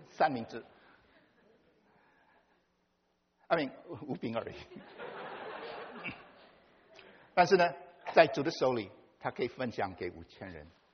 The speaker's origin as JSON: {"language": "Chinese", "region": "East Coast", "country": "United States", "said": "我是从东方来的，从 East Coast， 我们就在美国的中间"}